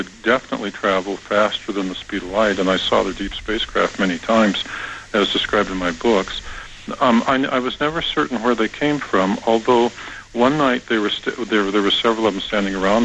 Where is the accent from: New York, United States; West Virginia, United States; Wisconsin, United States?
Wisconsin, United States; Brooklyn; born there; No, I was born in Brooklyn, Wisconsin.